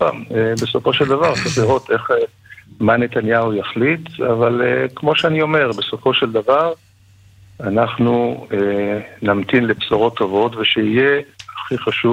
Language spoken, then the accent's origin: Hebrew; Jerusalem, Jerusalem District, Israel; אני ירושלמי.